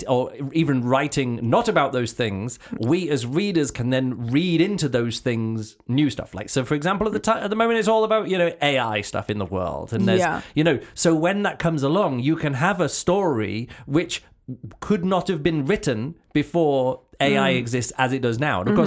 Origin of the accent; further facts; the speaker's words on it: North East England, United Kingdom; I grew up in County Durham.